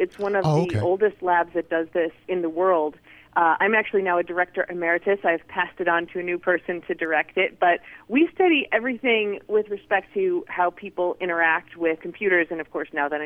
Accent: Illinois, United States; moved away as an adult; I grew up in Illinois, and I did my undergrad and my master's there, and then I came out to the University of Maryland at College Park in 2001 to do my PhD.

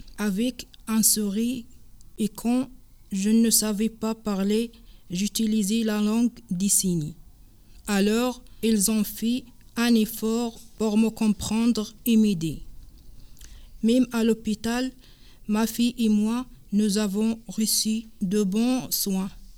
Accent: Morocco; moved away as an adult; now in Gennevilliers, France; je suis marocaine, je suis mariée, une maman de 2 enfants, un garçon et une fille. Je suis en France depuis 2019 et j'habite actuellement à Gennevilliers.

